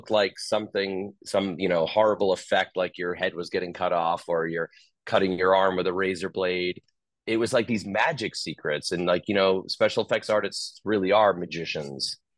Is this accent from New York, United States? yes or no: yes; Long Island, New York, United States; I owe so much to like my hometown, Long Island, where I put myself through college by doing like birthday parties and communions and christenings.